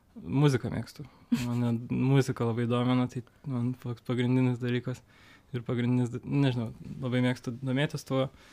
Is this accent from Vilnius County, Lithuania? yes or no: yes; Vilnius, Vilnius County, Lithuania; Aš iš Vilniaus.